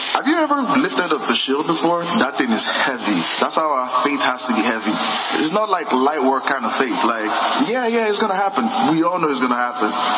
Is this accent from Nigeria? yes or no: yes; Nigeria; I came from Nigeria 2017. I got married 2017. I came from Nigeria 2018, 1st of February.